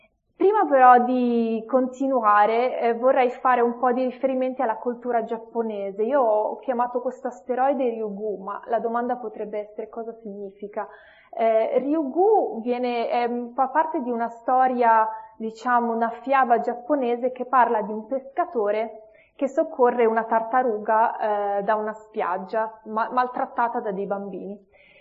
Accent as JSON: {"language": "Italian", "town": "Milan", "region": "Lombardy", "country": "Italy", "said": "Sono di Milano e quindi questo fa questa serata per me una serata molto speciale essere"}